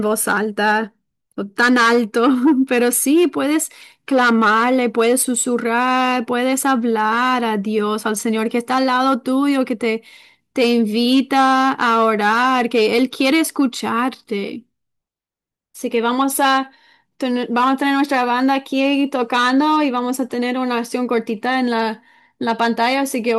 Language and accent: Spanish; South Korea; Y de donde yo soy, en Corea, orar en voz alta en las iglesias es muy natural, es muy común, es lo que hacemos.